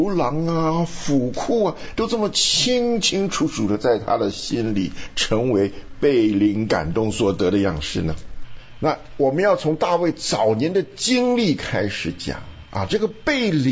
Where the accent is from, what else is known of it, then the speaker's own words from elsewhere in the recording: Taiwan; moved away; 想当年我们从台湾来的时候，就是住公寓，